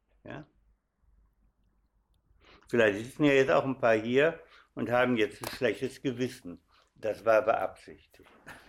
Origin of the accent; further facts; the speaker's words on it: Carinthia, Austria; accent: Carinthian; Ihr merkt schon an meiner Aussprache, ich bin kein Steiermärker. Ich komme aus Kärnten. Merkt man ja an der Aussprache, nicht?